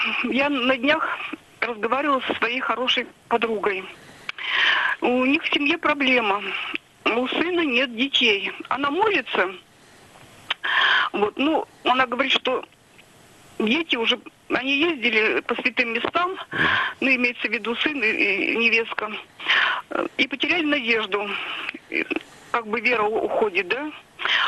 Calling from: Yekaterinburg, Sverdlovsk Oblast, Russia; звоню я из Екатеринбурга.

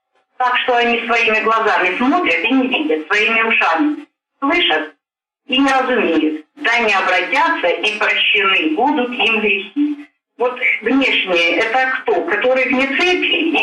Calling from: Taganrog, Rostov Oblast, Russia; я из Таганрога.

